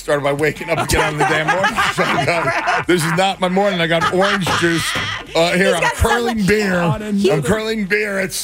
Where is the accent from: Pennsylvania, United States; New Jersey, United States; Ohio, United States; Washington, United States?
Ohio, United States; Cleveland; Originally from Cleveland, Ohio.